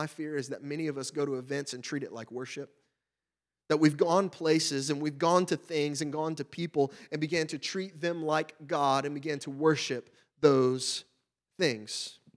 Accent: Louisiana, United States; now in Ohio, United States; So my wife and I, we moved here from Louisiana. I grew up down south in Louisiana.

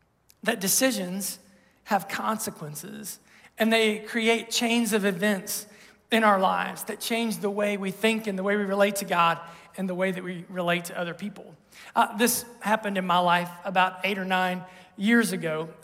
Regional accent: Ohio, United States; Now, we're from Ohio. We're about here on the North American sweet tea chart, right?

